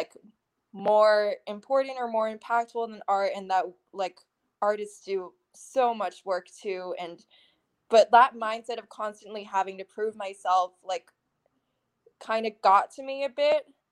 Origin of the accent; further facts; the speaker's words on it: Virginia, United States; Oh boy, I'm from Northern Virginia, and that area is extremely academically competitive.